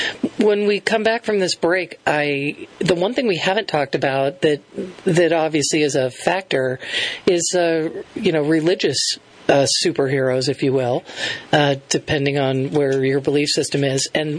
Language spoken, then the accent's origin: English; Connecticut, United States; I mean, when we were kids, I'm 56, and growing up in Connecticut, we were either Catholic or Jewish.